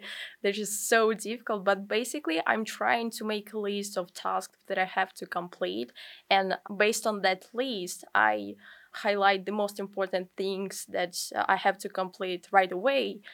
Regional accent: Kyiv, Ukraine; English is a second language; now in United States; I'm from Ukraine, the city center Kyiv.

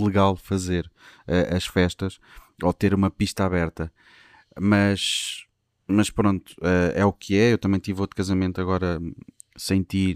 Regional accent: Cacém, Lisbon, Portugal; eu sou do Cacém, está tudo bem, estava no Algarve

